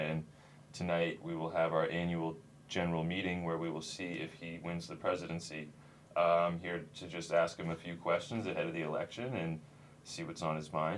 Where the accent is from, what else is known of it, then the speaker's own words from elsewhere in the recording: Brantford, Ontario, Canada; You know that I'm from Brantford.